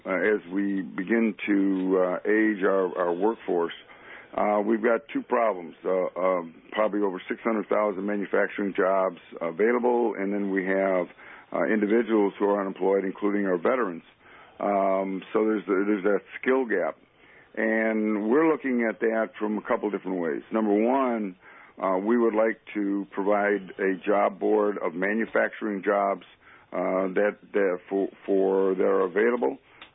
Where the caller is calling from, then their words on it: Glen Ellen, Illinois, United States; I'm responding from Glen Ellen, Illinois, a suburb of Chicago.